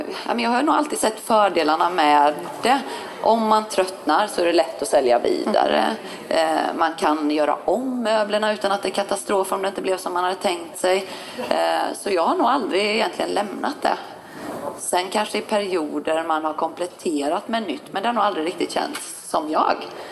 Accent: Norrland, Sweden; Och dessutom är jag uppvuxen med en mamma som tog med mig på mycket loppisar. i Norrland

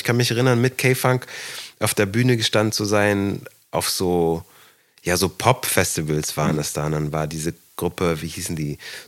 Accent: Aachen, North Rhine-Westphalia, Germany; wir sind in Aachen aufgewachsen

